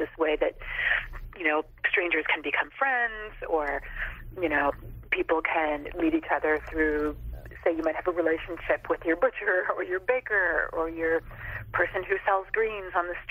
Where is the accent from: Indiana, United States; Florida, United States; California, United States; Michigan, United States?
Indiana, United States; Bloomington; also born or lived in Chicago; I was born in Chicago, but I actually grew up in Bloomington, Indiana, which is in southern Indiana. So it's culturally like this very kind of southern area.